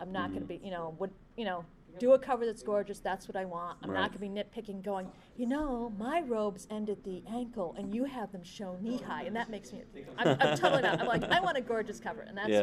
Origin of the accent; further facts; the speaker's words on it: Northeast, United States; That was really different landscape because I grew up in the Northeast.